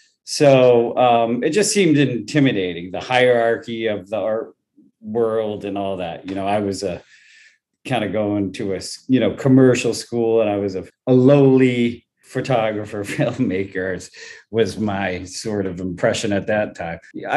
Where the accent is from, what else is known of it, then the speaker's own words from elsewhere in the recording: New York, United States; Living in Manhattan, I grew up in Westchester County, and in high school, I was taking classes at School of Visual Arts for film and photography